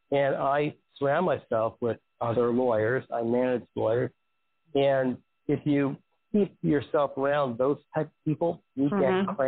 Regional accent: New York City, New York, United States; You know, like I grew up in New York City, and they have alternate side parking rules and regulations.

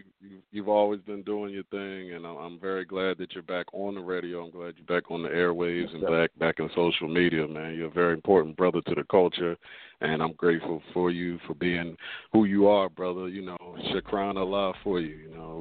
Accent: Philadelphia, Pennsylvania, United States; I'm an author from South Philadelphia.

